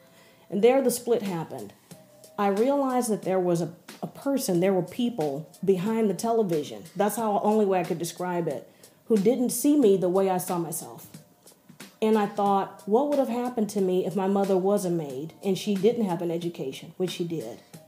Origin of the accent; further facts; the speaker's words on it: Houston, Texas, United States; I was born and raised in Houston, Texas.